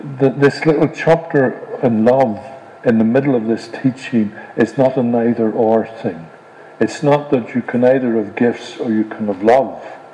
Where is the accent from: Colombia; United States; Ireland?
Ireland; I come from Ireland.